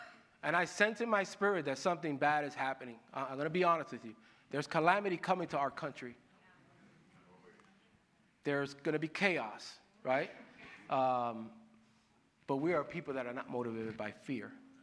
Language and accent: English; Bronx, New York, United States; I'm from the Bronx, so it's okay. I can say that.